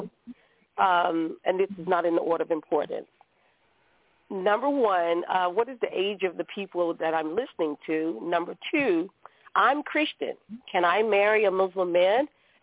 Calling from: Maryland, United States; I'm calling from Maryland.

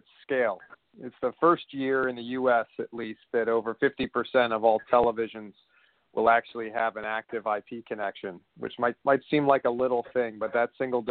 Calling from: San Francisco, California, United States; San Francisco.

